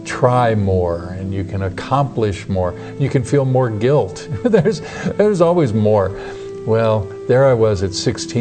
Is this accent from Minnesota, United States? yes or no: no; Kansas City, Missouri, United States; I was born and raised in Kansas City, right in the center of the U.S.